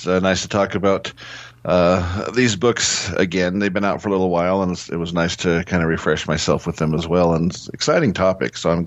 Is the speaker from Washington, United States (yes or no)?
yes; Longview, Washington, United States; I'm from Washington State. I was born and raised in Longview, Washington.